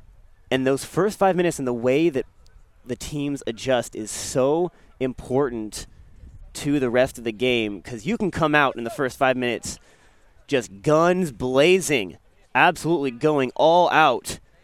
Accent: Sacramento, California, United States; A freshman out of Sacramento, California, my hometown. He actually went to my rival high school, Del Campo, which is about 3 minutes from my house.

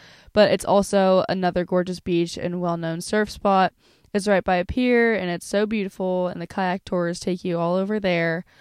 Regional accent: La Jolla, California, United States; I was actually born and raised in La Jolla and super blessed to live there.

